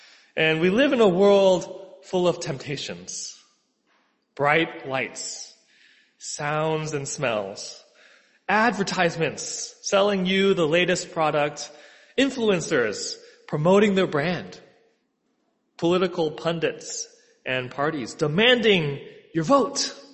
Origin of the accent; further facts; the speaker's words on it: Seattle, Washington, United States; also born or lived in Chicago; now in New York City, United States; I was born in Chicago. I grew up in Seattle, and I went to school in upstate New York, and then I've lived in New York City for the last 10 years.